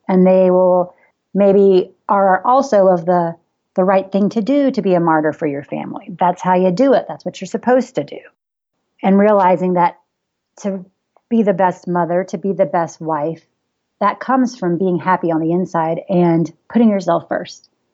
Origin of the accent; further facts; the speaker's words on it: the South, United States; I am from the South, and us Southern belles, we tend to just slap on the lipstick